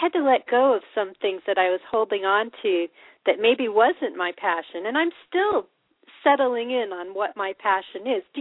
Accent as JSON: {"language": "English", "region": "Colorado", "country": "United States", "tie": "born or raised there", "said": "I will tell you that I grew up in Colorado"}